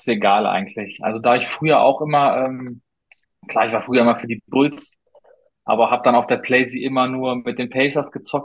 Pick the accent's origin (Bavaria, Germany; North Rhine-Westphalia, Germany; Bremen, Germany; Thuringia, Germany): North Rhine-Westphalia, Germany; Leverkusen; born there; Ich bin ja gebürtig aus Leverkusen.